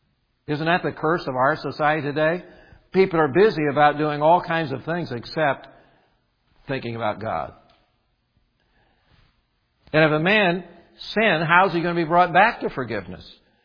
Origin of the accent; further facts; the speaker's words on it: Indiana, United States; Just because I'm from Indiana, I'll give this law.